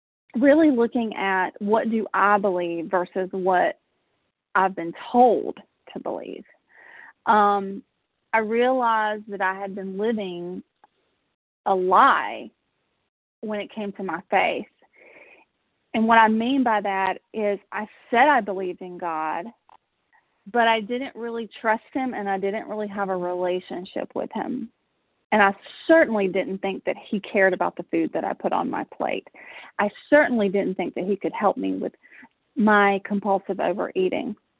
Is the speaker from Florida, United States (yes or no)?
no; Georgia, United States; I mean, I grew up in South Georgia, was raised in a Southern Baptist church.